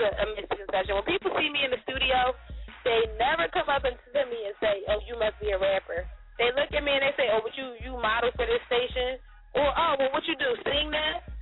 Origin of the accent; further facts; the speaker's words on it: Philadelphia, Pennsylvania, United States; or if I say I'm from North Philly, then there's the whole big misconceptions about North Philly.